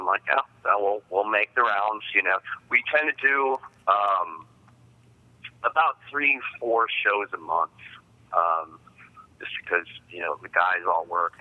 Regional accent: Chicago, Illinois, United States; I feel like this town, my hometown, some of the cities in America.

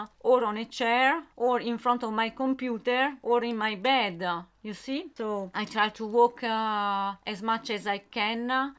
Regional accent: Italy; English is a second language; now in France; I'm 45. I'm originally from Italy and I live now in France.

